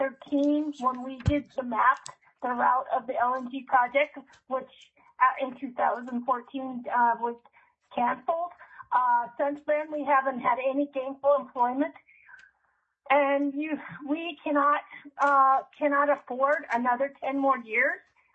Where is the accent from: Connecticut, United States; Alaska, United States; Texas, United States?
Alaska, United States; Wasilla; from Wasilla.